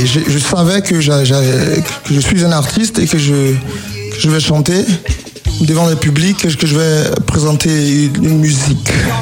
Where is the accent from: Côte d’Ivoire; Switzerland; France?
Côte d’Ivoire; first language Nyabwa; French is a second language; je chante dans mon patois, je chante dans ma langue maternelle, c'est Nyabwa, je veux dire que c'est un genre de bété.